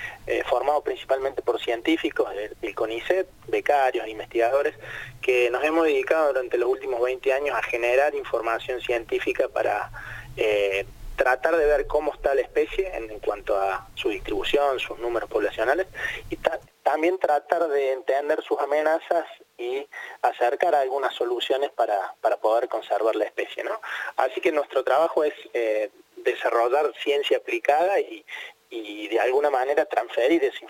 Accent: Córdoba, Argentina; moved away as an adult; now in Misiones, Argentina; Yo soy cordobés, sí, formado en Córdoba, pero vivo hace bastante tiempo en Misiones, hace 20 años ya

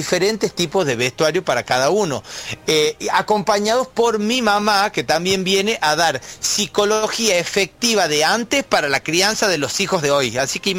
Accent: Tucumán, Argentina; como me caracteriza en todos los shows como buen tucumano

